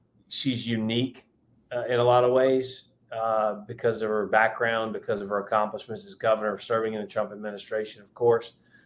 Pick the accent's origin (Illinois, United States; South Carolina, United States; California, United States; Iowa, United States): South Carolina, United States; No, he's my senator. I'm from South Carolina. I love the guy.